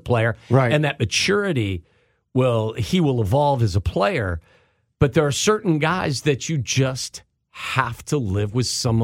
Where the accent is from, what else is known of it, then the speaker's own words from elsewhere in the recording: Cincinnati, Ohio, United States; now in Chicago, United States; I grew up in Cincinnati, and every time I showed up for practice, I got laughed at in high school